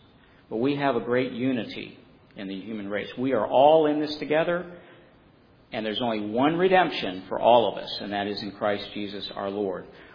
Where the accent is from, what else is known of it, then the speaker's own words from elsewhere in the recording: Scotland, United Kingdom; Janine is Irish. I'm Scottish.